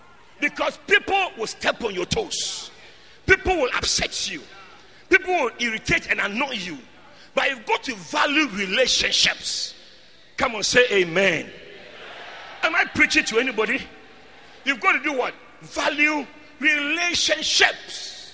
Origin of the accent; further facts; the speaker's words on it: Winneba, Central Region, Ghana; I come from Winneba.